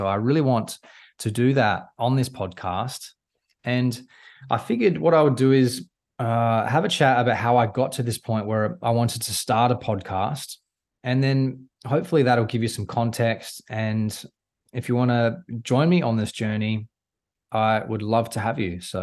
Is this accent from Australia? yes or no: yes; South Australia, Australia; now in Gold Coast, Australia; So these days, I basically live on the Gold Coast. I was born and raised in South Australia